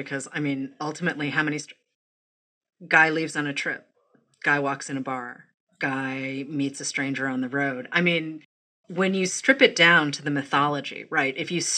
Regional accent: Boston, Massachusetts, United States; Where it doesn't matter whether I'm from Boston and you're from the tiny town that you're from.

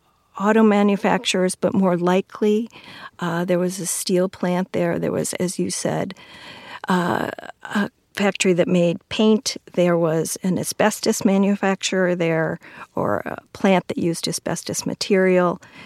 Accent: Waukegan, Illinois, United States; I was raised in Waukegan, Illinois. There were 3 Superfund sites in my hometown.

